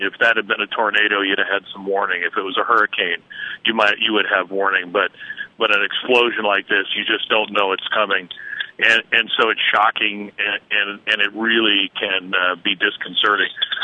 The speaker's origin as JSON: {"language": "English", "region": "Texas", "country": "United States", "said": "Well, as a Texan, as I explained to our friends who come in from other parts of the United States, it's different here"}